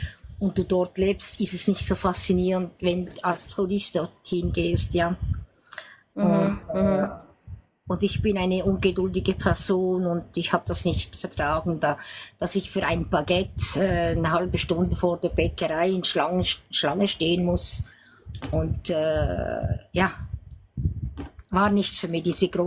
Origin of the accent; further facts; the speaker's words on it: German-speaking Switzerland, Switzerland; now in Geneva, Switzerland; die deutsche Schweiz zurück will, weil manchmal vermisse ich doch die deutsche Schweiz, ja. Ist doch meine Heimat, wenn du willst.